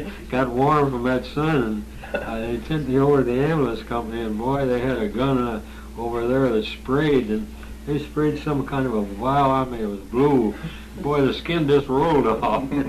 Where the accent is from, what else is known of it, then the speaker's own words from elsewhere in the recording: Monroe, Michigan, United States; And I went in for an interview, and when I told him I was from Monroe, Michigan, we played baseball over there.